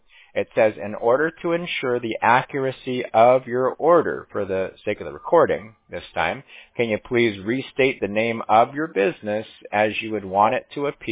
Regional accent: Fountain Valley, California, United States; now in Menifee, United States; I'm actually still local. I grew up in Fountain Valley, not far from Santa Ana. I went to Fountain Valley High School.

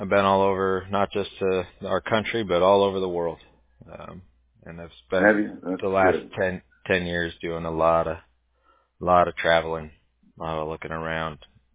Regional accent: Huntington Beach, California, United States; also born or lived in Santa Ana; No, I was born in Santa Ana. They don't actually have a hospital where you can be born there. You could either be born in Santa Ana or Newport Beach. But, yeah, my parents brought me home from the hospital.

